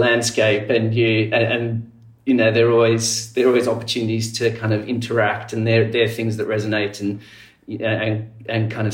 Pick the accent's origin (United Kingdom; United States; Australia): Australia; also born or lived in Zimbabwe / South Africa; Yeah, so I was born in Zimbabwe did most of my preschooling in South Africa. I've still got lots of family in South Africa. High school and university, early career days were all in Australia.